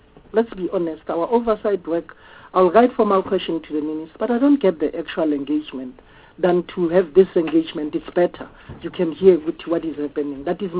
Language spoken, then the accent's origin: English; Gauteng, South Africa; I'm from Gauteng.